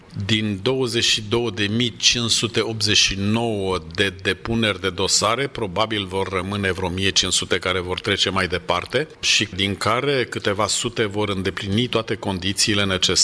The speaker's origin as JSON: {"language": "Romanian", "town": "Brașov", "region": "Brașov County", "country": "Romania", "tie": "born or raised there", "said": "și apoi se află în orașul meu natal, în Brașov."}